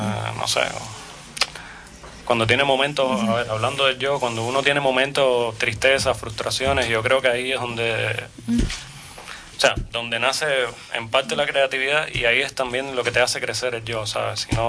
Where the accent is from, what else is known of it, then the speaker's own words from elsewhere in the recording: Cuba; ni siquiera yo explicándotelo como cubano, tú vas, vives ahí un tiempo y después hablas lo que quieras.